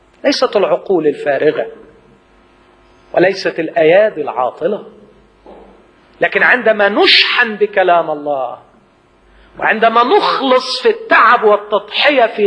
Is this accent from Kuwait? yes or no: no; Upper Egypt, Egypt; أنا جاي من الصعيد وكنت بسمع